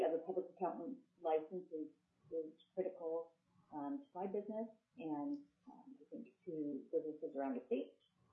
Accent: Alaska, United States; I grew up in Alaska and graduated from University of Alaska Anchorage.

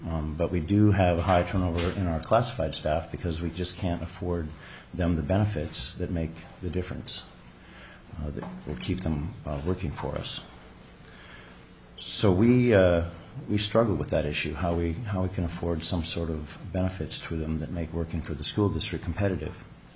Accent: Alaska, United States; I'm a product of Alaska schools. I grew up in Northwest Arctic. I graduated from the University of Alaska, went to Fairbanks, Anchorage

